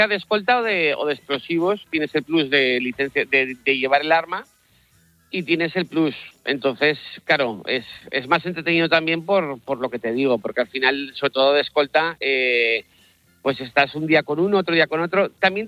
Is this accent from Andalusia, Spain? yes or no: no; Zaragoza, Aragon, Spain; now in Vigo, Spain; soy de Zaragoza y vivo en Vigo, porque sí. Una gallega, y aprovecho para decirle, una gallega me echó el lazo y vine a vivir aquí